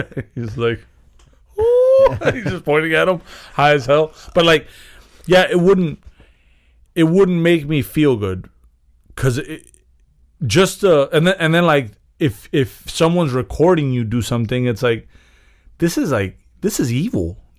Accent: Chicago, Illinois, United States; Like, we're from Chicago.

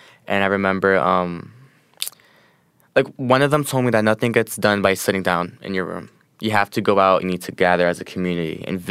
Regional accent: New York, United States; just because I grew up in Bushwick

